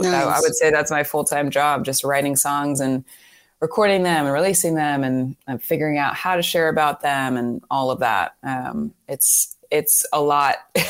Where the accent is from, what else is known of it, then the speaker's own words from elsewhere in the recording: Melbourne, Florida, United States; I grew up in Melbourne and we had an event here this past weekend.